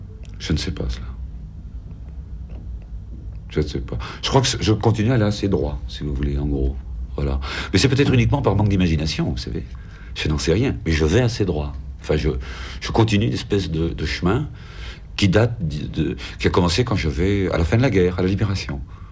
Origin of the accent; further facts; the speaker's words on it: Flanders, Belgium; Ah non, quand on me demande d'où je suis, ouais. Je dis je suis flamand.